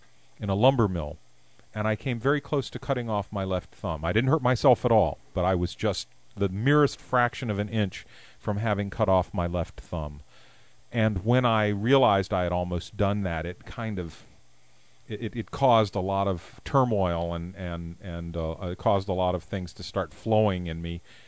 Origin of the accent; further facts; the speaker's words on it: Washington, District of Columbia, United States; I was raised in the Washington, D.C. area, and what mattered there was, I don't know, I guess government and being involved in political affairs or something.